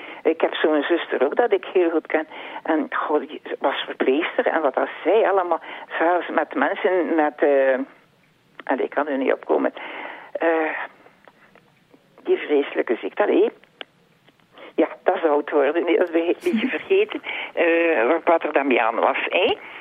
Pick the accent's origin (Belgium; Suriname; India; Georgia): Belgium; Bruges, West Flanders; Ik ben opgegroeid in Brugge. Mm-hmm. Maar dan, ja, na mijn huwelijk zijn we naar Loppen getrokken eigenlijk.